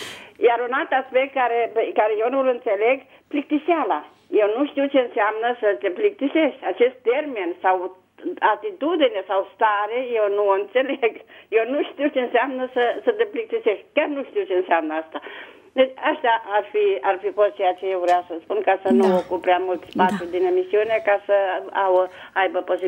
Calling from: Bucharest, Romania; vă sunt din București.

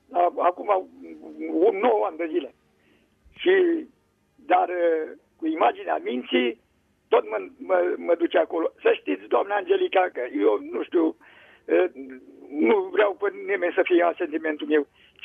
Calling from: Slatina, Olt County, Romania; din Slatina.

